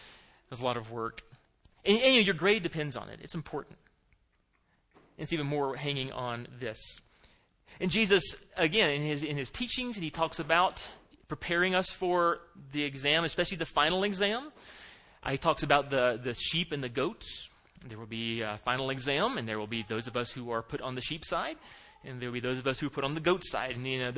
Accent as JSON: {"language": "English", "region": "Florida", "country": "United States", "tie": "born or raised there", "said": "I'm a Floridian. Okay, I grew up in Florida."}